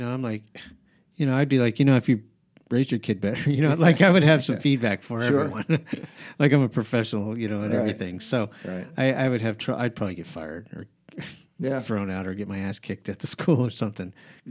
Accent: Albuquerque, New Mexico, United States; I grew up in Albuquerque, much bigger schools, much bigger kind of group of people.

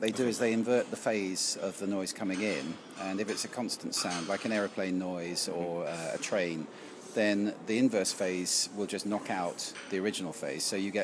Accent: South East England, United Kingdom; I'm from, well, geographically, Surrey.

